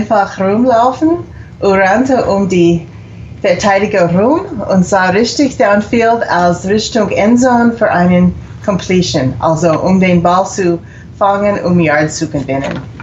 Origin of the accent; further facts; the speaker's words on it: Idaho, United States; Viele in meiner Jugend waren in Idaho 49er-Fans.